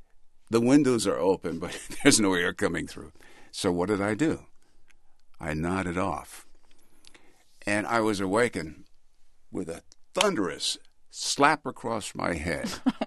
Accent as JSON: {"language": "English", "country": "United States", "said": "And being African American, I would be the critic, most critical of me, if I failed to do the best job possible with that story."}